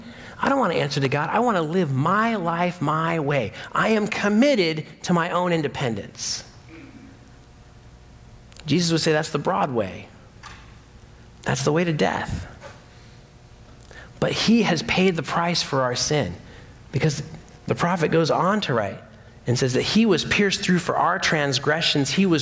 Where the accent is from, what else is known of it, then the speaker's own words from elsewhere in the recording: United States; I know Americans, we tend to be a bit larger, and I'm an American.